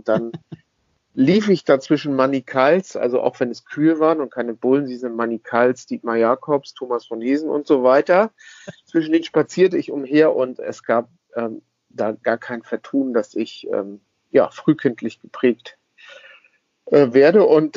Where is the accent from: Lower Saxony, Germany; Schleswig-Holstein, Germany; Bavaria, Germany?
Schleswig-Holstein, Germany; Struvenhütten; Ich bin im schönen Struvenhütten im Hamburger Umland aufgewachsen.